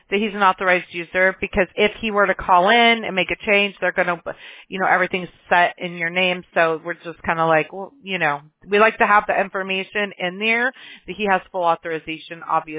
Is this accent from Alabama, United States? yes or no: yes; Mobile, Alabama, United States; born there; I was born in Mobile, Alabama, so I know sometimes you guys see crazy stuff